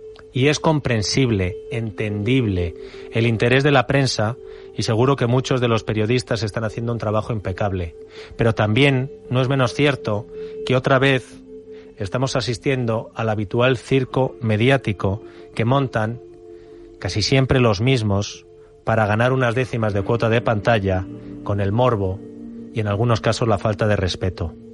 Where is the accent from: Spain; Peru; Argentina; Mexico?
Spain; Cercedilla, Community of Madrid; a mi pueblo Cercedilla